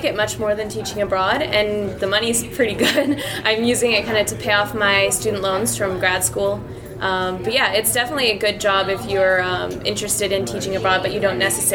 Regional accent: Seattle, Washington, United States; I am not Chinese. I'm from Seattle.

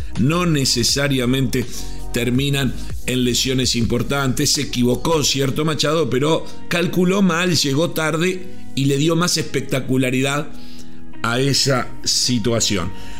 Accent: Uruguay; Yo como uruguayo me niego a quejarme de una falta fuerte.

